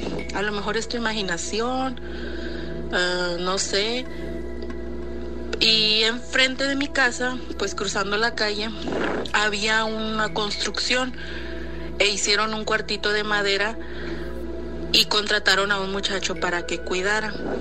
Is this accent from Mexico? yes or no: yes; San Luis Río Colorado, Sonora, Mexico; soy de San Luis Río Colorado, Sonora.